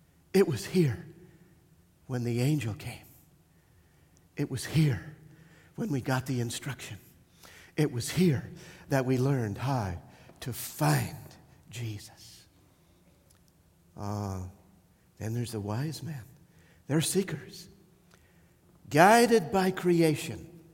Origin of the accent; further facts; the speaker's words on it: Ireland; I grew up in Ireland making all kinds of bangs called explosions.